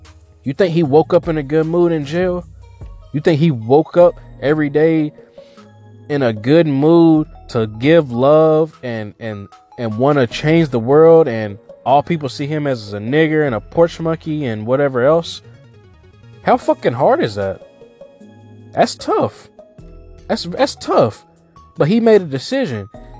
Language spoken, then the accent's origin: English; Kentucky, United States; I would think about other athletes in Kentucky and my home state who, if I quit, then they're getting better than me